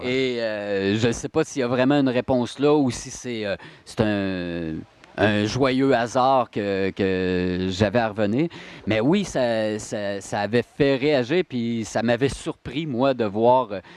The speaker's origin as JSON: {"language": "French", "region": "Quebec", "country": "Canada", "tie": "born there", "said": "C'est en Mauricie, dans ma région natale."}